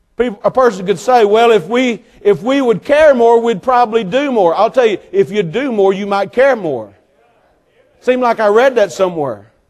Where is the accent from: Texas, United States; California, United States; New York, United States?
Texas, United States; now in St. Clair, United States; We grew up in the Metroplex, but we've been in St. Clair, Missouri since 1977.